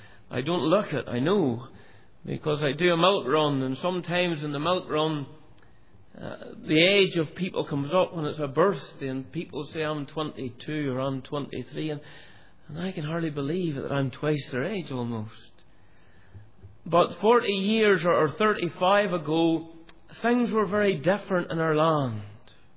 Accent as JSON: {"language": "English", "town": "Cullybackey", "region": "Northern Ireland", "country": "United Kingdom", "tie": "born or raised there", "said": "that's really where I'm from originally. That's where I was born and bred, as we say in Northern Ireland. You're born and bred. I was born and bred in Cullibaggy."}